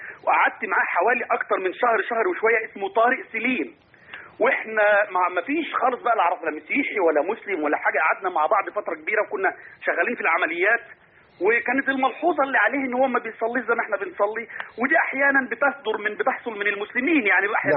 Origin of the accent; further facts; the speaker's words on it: Egypt; واحنا مصريين وعايشين مع بعض.